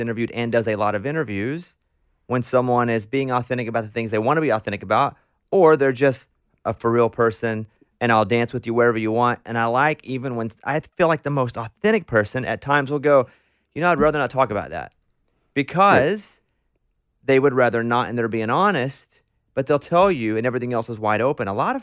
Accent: Arkansas, United States; Like, you know, I grew up in Arkansas.

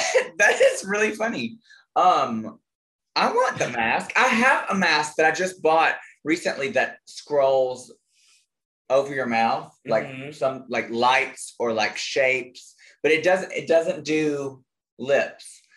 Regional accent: Alabama, United States; I am from Alabama.

